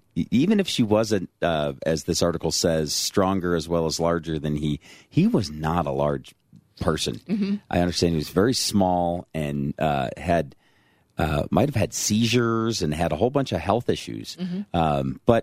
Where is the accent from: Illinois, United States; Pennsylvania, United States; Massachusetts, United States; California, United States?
Illinois, United States; Chicago; If you don't mind, I'm born and raised in the Chicago area.